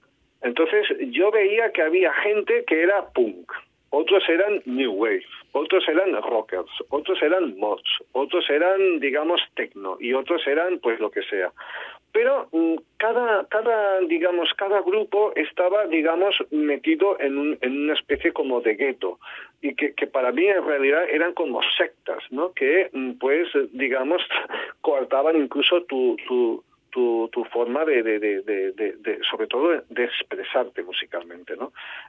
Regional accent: Catalonia, Spain; yo soy catalán

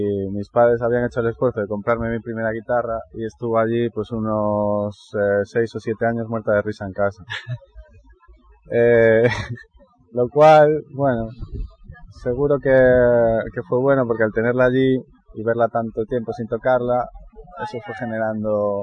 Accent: Galicia, Spain; ya que vengo de Galicia y traigo también mi música allí.

